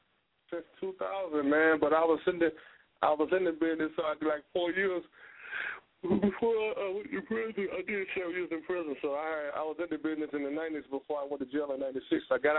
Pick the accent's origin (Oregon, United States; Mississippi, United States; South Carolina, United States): Mississippi, United States; Batesville; now in Atlanta, United States; You know what I'm saying? I'm from Batesville, Mississippi, Panola County, Florida, Mississippi, but I stay in Atlanta, L.A. now.